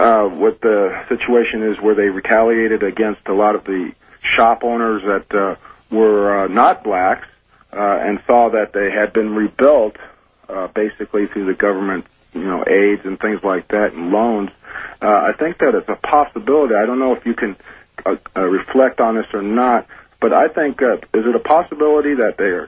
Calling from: Joshua Tree, California, United States; I'm from Joshua Tree.

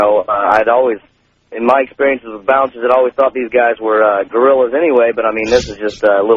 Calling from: Cape Girardeau, Missouri, United States; I'm calling from Cape Jordan, Missouri.

